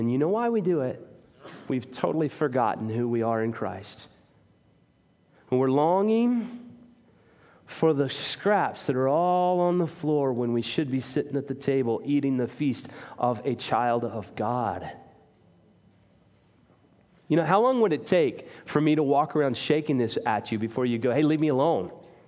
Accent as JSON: {"language": "English", "town": "Salina", "region": "Kansas", "country": "United States", "tie": "born or raised there", "also_born_or_lived": "Texas", "said": "We grew up in Salina, Kansas. Every summer was in Texas. I'm going to go ahead and claim that again, until junior high when I moved there."}